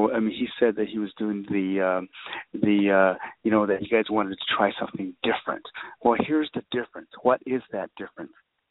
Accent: Navajo Nation, United States; I think that it's probably what I was told when I was growing up on the Navajo Nation

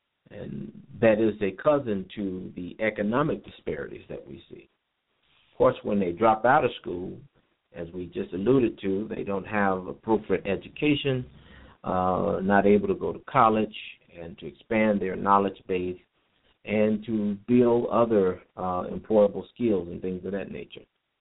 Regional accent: Chicago, Illinois, United States; now in Nashville, United States; I'm originally from Chicago and came here to attend Fisk University

